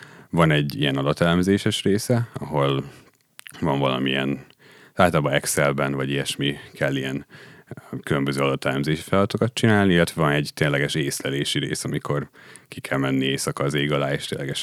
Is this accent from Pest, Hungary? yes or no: yes; Érd, Pest, Hungary; És hát én érdi vagyok, úgyhogy Érdről jártam be